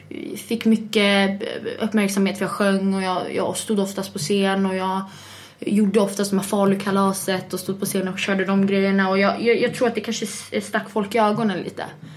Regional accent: Falun, Dalarna County, Sweden; Jag kommer från Falun.

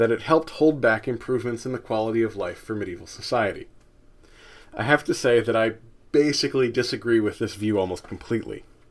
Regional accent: United States; as an American with a certain weakness for red meat

